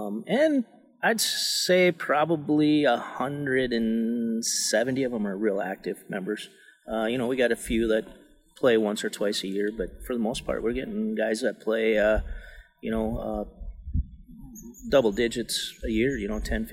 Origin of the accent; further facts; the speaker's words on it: Cogswell, North Dakota, United States; I'm from Cogswell, North Dakota, and I guess I'm basically semi-retired. I still farm just a little bit.